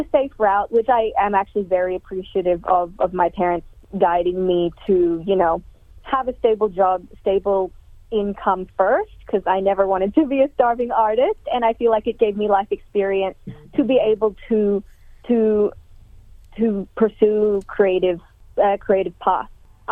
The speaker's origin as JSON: {"language": "English", "country": "Australia", "tie": "born or raised there", "said": "even though I'm Filipino and my character's Filipino, I grew up in Australia"}